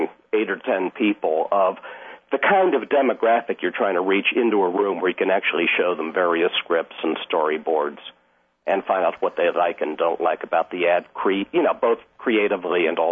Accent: Washington, District of Columbia, United States; now in Arlington, United States; Actually, I grew up in the district. I'm a fifth-generation Washingtonian.

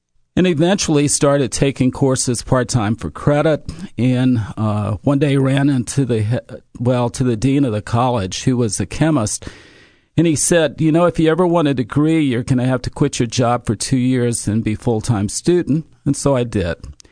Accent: Lexington, Kentucky, United States; born there; Well, I was born in Lexington at a very different time. I'm an old man now. I'm 66 years old. And when I was born in Lexington, it was truly a Jim Crow town.

